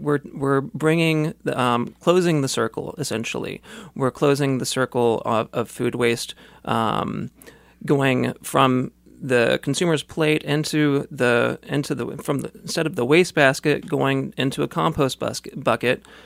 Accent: Kansas City, Missouri, United States; I grew up in Midtown Kansas City, always saw the issues of connectivity, you know, the urban landscape

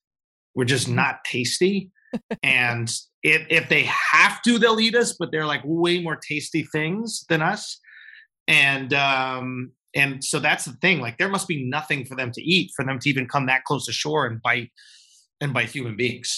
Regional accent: Manhattan, New York, United States; I grew up in New York. I grew up in Manhattan, actually. But I did spend my summers in Long Island, off of Long Island at Fire Island.

